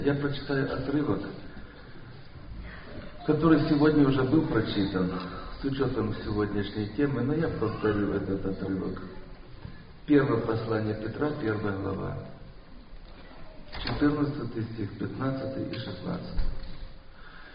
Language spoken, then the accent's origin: Russian; Krasnodar Krai, Russia; я из Краснодарского края.